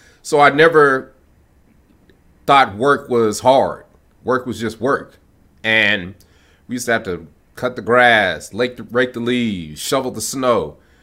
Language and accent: English; Denver, Colorado, United States; also born or lived in Chicago, United States; Okay, so I was born in Chicago, Illinois. And we moved to Denver, Colorado when I was about 4 or 5 years old. And I had a great childhood. I got to play in the Rockies.